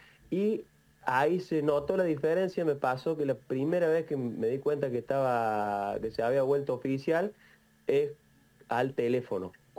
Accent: Córdoba, Argentina; moved away; Entonces yo salí de Córdoba, estuve un poquito en Buenos Aires y después me vine para acá con la idea de expandirme y poder llegar a pintar en Barcelona.

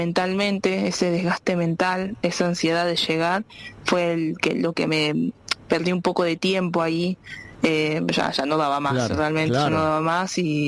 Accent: Bariloche, Río Negro, Argentina; Como yo vengo de Bariloche, estoy acostumbrada a nadar en lagos fríos, en deshielo

